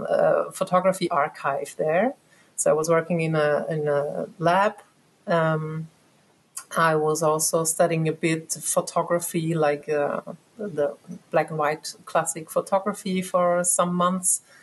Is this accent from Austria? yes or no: yes; Styria, Austria; English is a second language; moved away as an adult; I'm from Austria originally, and it was kind of a long way.